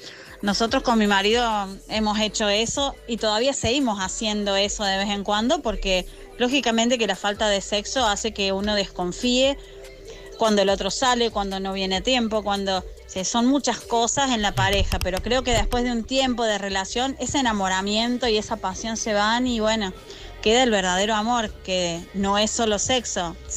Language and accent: Spanish; Córdoba, Argentina; Soy de Argentina, de Córdoba